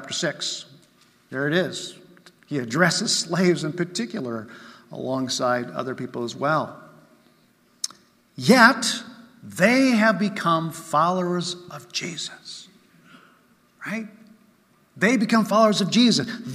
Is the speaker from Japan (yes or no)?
yes; Japan; I mean, I grew up in Japan, and that was very true, right?